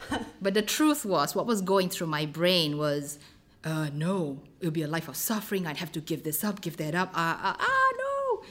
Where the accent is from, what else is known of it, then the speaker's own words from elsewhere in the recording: Malaysia; probably because I grew up in Malaysia